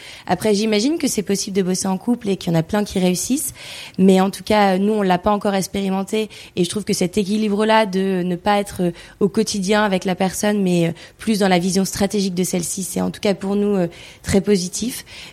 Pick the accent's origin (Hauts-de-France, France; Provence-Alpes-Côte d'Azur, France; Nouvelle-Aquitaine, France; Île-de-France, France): Hauts-de-France, France; on vient du Nord